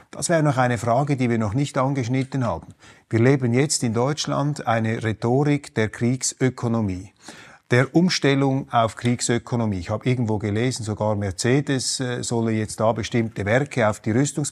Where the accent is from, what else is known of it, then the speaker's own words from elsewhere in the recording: Switzerland; der mir natürlich als Schweizer hochgradig sympathisch ist